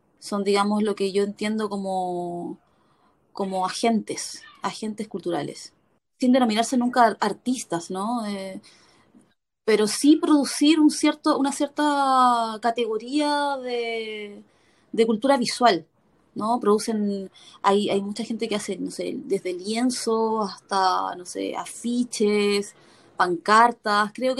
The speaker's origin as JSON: {"language": "Spanish", "region": "Valparaíso", "country": "Chile", "said": "volver a hacer este camino de vuelta hacia este lugar, digamos, que es de donde vengo"}